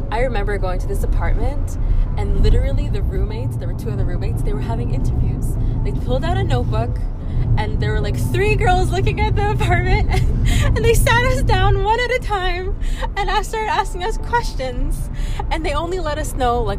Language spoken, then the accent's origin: English; Beit Shemesh, Jerusalem District, Israel; moved away as an adult; also born or lived in Lancaster, Pennsylvania; So I was born in Lancaster, Pennsylvania. And when I was 3 years old, my parents made Aliyah to Israel. I grew most of my life, I grew up in Beit Shemesh, actually, which is next to Jerusalem.